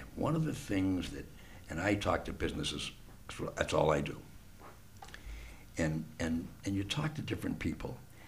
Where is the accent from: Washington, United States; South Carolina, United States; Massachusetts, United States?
Massachusetts, United States; Malden; I grew up in Malden